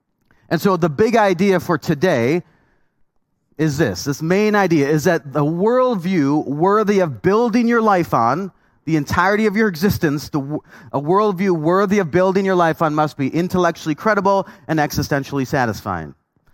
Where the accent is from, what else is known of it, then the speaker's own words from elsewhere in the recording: Canada; I grew up born and raised in Canada, so I was cheering for a different team, okay?